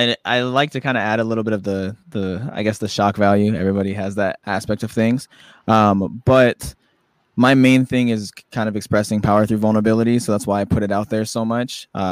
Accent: Denver, Colorado, United States; I was living in Denver. I grew up in Denver.

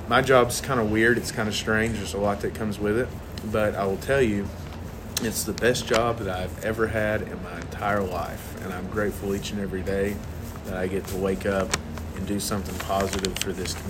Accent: Kingsport, Tennessee, United States; My hometown is not in Monterey. I was born and raised in Upper East Tennessee in a town called Kingsport.

